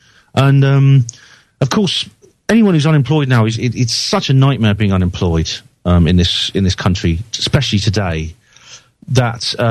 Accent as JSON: {"language": "English", "region": "Wales", "country": "United Kingdom", "said": "So I come from Wales."}